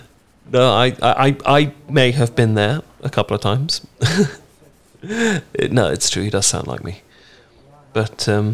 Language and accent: English; United Kingdom; You see, I'm British